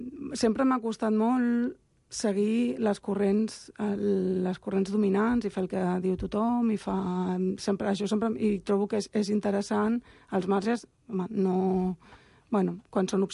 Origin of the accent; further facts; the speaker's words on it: Badia del Vallès, Catalonia, Spain; jo vaig créixer a Badia i vaig créixer amb un estigma i és difícil